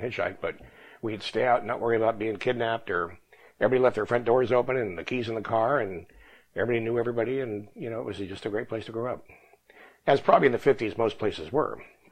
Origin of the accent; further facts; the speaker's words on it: Mill Valley, California, United States; also born or lived in San Francisco; I was born in 1948 in San Francisco, and my parents moved to Mill Valley in 1949, to Tam Valley, and we lived there for about 4.5 years.